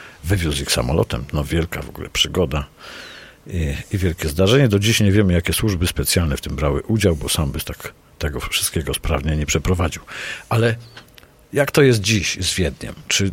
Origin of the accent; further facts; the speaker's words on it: Kraków, Lesser Poland, Poland; bo ja jestem z Krakowa